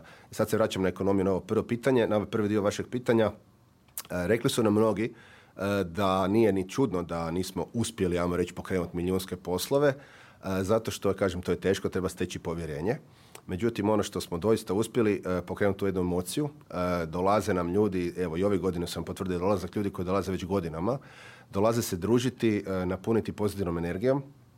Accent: Croatia; born there; zajedno sa nekoliko nas koji smo rođeni u Hrvatskoj

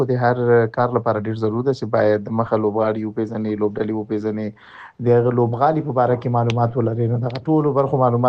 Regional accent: Logar, Afghanistan; او زه د لوګر د ولایت یم، قوم ستانکزای یم او د محمد اغه ولسوالۍ د مغول خیلو د کلی اوسیدونکی یم.

